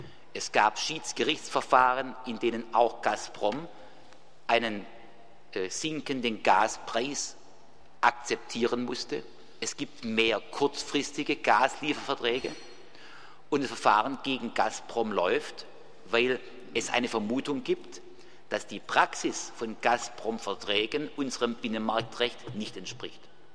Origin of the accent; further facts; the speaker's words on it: Germany; Ich nehme mein Heimatland, Deutschland, als ein Beispiel, ein wenig gutes Beispiel, ausdrücklich in diese Liste auf.